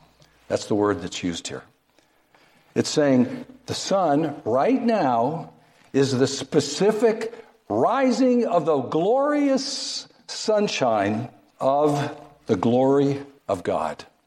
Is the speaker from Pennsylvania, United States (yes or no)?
yes; Philadelphia, Pennsylvania, United States; I'm from Philadelphia, and we have the Philadelphia Mint.